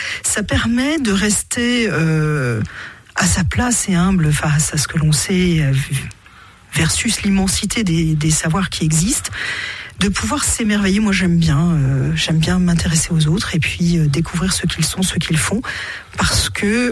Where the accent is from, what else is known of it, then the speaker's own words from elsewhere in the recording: Clermont-Ferrand, Auvergne-Rhône-Alpes, France; moved away as an adult; now in Nièvre, France; Non, moi je suis originaire de Clermont-Ferrand. J'ai grandi du côté de Gergovie, vers Saint-Gédorix.